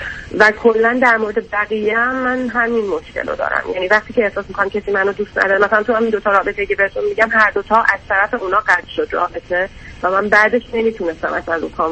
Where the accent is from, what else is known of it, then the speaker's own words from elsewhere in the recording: Iran; من از ایرانم و دینمون تفاوت داره